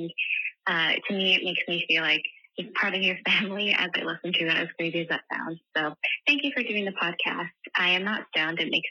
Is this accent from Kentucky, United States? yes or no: yes; Louisville, Kentucky, United States; I'm from Louisville, Kentucky.